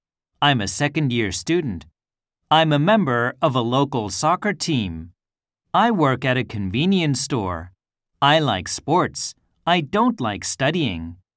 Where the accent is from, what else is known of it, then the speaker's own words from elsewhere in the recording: Kokura, Fukuoka, Japan; English is a second language; now in Kawasaki, Japan; I'm originally from Kokura, Fukuoka. I live in Kawasaki City in Kanagawa now.